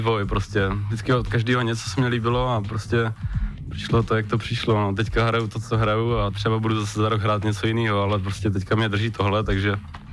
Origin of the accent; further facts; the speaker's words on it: Brno, South Moravian Region, Czechia; jak jsme chodili u nás v Brně na ty akce a tak, tak mi to přišlo už takový prostě nudný trošku